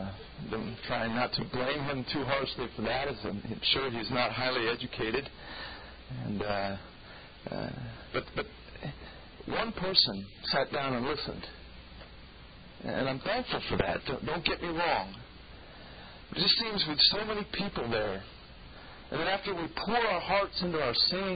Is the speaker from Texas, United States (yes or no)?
yes; Texas, United States; I know Texans would claim that. I come from Texas.